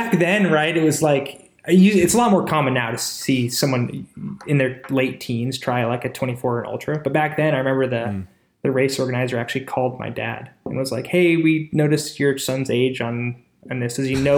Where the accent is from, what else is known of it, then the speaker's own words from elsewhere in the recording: Phoenix, Arizona, United States; And growing up in Phoenix, I was the only person to ride bikes.